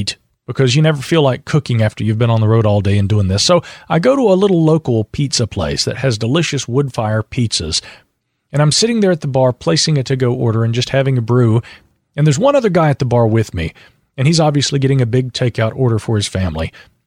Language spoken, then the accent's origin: English; Miami, Florida, United States; Now, I grew up in Miami for 20 years, and I'm very familiar with the normal Florida sea creatures